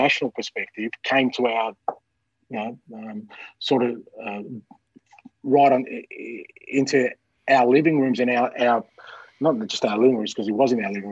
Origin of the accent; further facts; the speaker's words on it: Australia; it was such a ingrained part of sort of growing up in Australia.